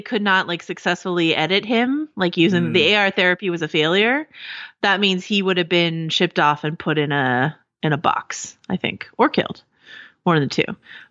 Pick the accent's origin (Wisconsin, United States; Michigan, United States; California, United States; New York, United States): California, United States; Yes. Yeah. I grew up in Marin County.